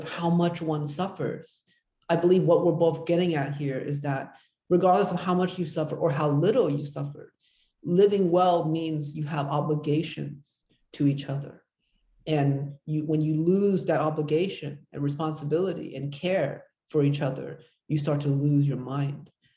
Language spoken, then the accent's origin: English; United States; I don't know, I was brought up in America, and I feel like I'm just wary of performing an imperial gaze again, right?